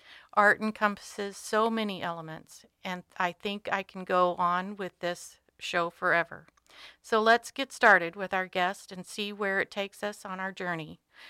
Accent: Juneau, Alaska, United States; I am a lifelong Alaskan. I grew up in Juneau with a large family

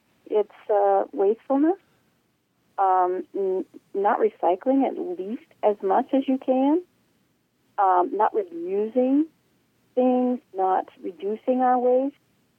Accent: Alaska, United States; But it used to be we were proud to be Alaskans. We were proud to say, I'm from Alaska

